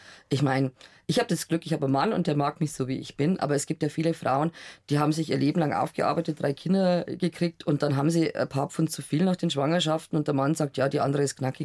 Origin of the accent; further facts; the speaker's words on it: Bavaria, Germany; Aber ich liebe halt meine Heimat. Ich finde Bayern großartig. Ich bin wirklich begeistert, dass ich in diesem Land leben darf.